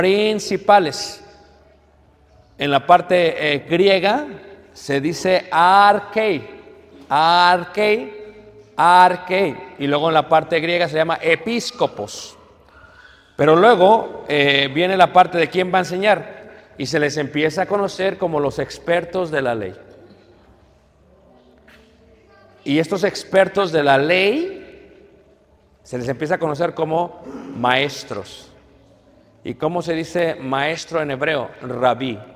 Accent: Mexico

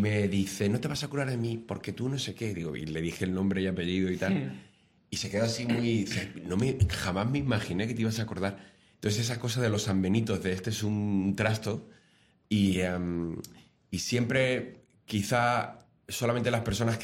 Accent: Cáceres, Extremadura, Spain; yo soy de Cáceres, nací allí

